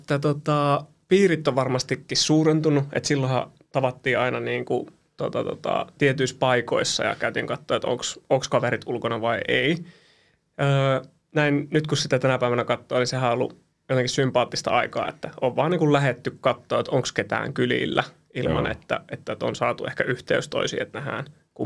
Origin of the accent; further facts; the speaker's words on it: Korpilahti, Central Finland, Finland; Se on Korpilahti. Sieltä mä oon.